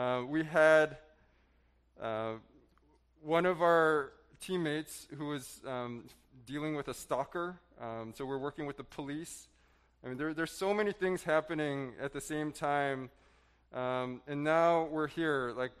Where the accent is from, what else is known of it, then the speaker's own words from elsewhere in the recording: Chicago, Illinois, United States; also born or lived in Portland, Oregon / India; We're from originally from Portland, Oregon, but I did grow up in Chicago. Glenbrook North, Spartans.